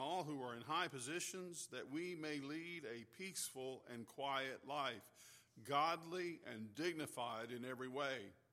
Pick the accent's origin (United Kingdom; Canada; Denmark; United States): United States; Fairhope, Alabama; And then preached in the church I grew up in Methodist Church in Fairhope, very large church, very large attendance at all the services.